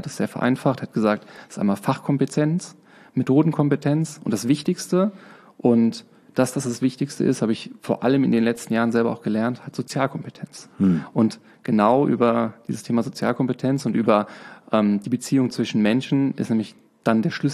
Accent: Trier, Rhineland-Palatinate, Germany; also born or lived in Dortmund; Also, geboren bin ich in Dortmund, zur Schule gegangen in Trier, studiert in Lörrach, danach gearbeitet im Ruhrgebiet.

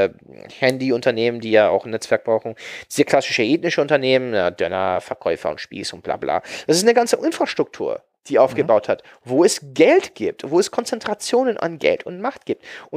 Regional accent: Hanover, Lower Saxony, Germany; Das ist meine Heimatstadt Hannover

